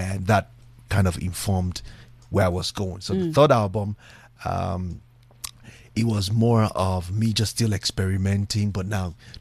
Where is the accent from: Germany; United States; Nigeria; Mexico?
Nigeria; now in South Africa; So I think South Africa really taught me a lot. I am grateful to this beautiful country. I am as much a South African as I am a Nigerian.